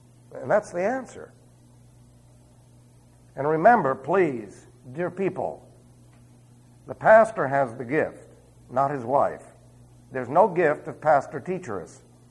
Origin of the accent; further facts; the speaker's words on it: New York City, New York, United States; accent: Queens; I was from New York City, so I had a horrendous Queen's accent.